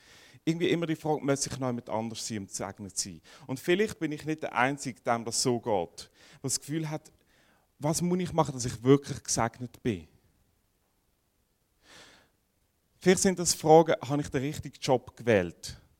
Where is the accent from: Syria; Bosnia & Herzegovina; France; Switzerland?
Switzerland; Aarau, Aargau; Und ich bin in der Kirche in Aarau aufgewachsen. Bin dort gross geworden, bin dort mega lange immer in die Kirche gegangen.